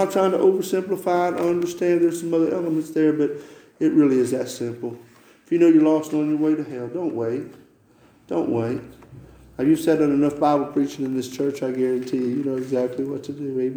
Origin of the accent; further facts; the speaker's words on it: Alabama, United States; You know, I'm from Alabama. I ain't accustomed to driving on these icy roads.